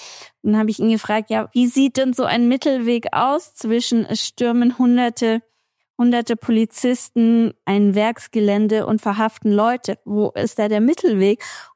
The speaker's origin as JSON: {"language": "German", "country": "United States", "said": "Das muss ich ja auch als Amerikaner, wenn ich irgendwohin verreise."}